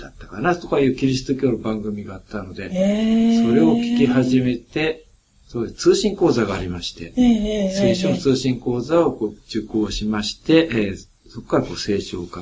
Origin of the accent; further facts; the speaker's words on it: Yamagata, Japan; born there; 私がどういうところに生まれたのかをこう、お話した方がいいかなと思うんですが、はい、ちょっと東北の山形県の真ん中に、出羽三山というのがありまして